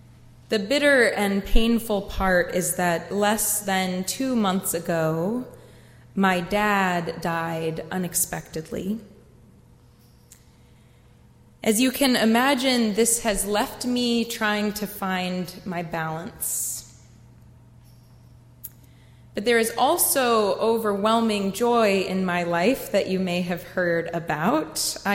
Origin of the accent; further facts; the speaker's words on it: Clemson, South Carolina, United States; I grew up in the Unitarian Universalist congregation in Clemson, South Carolina. It was growing up in that congregation that made me realize I wanted to become a minister.